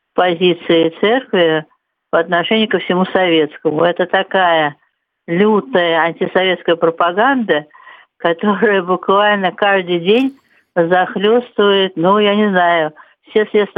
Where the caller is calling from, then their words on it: Moscow Oblast, Russia; я из Подмосковья вам звоню.